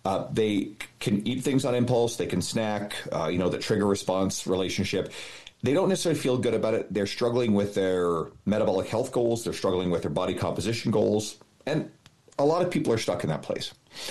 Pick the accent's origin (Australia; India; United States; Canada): Canada; I think I'm Canadian, right?